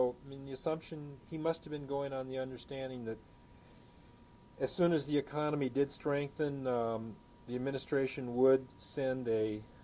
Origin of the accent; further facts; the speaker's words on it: Virginia, United States; I'm from Virginia.